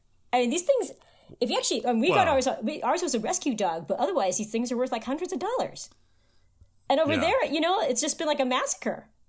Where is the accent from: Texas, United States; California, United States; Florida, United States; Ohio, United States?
California, United States; I'm a Northern California culture. I'm from the Northern California culture.